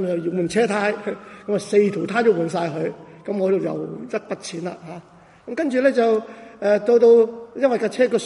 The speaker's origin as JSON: {"language": "Cantonese", "country": "China", "said": "我哋中國人有句，我記得大家記得我上次同大家講到咧，都提過。"}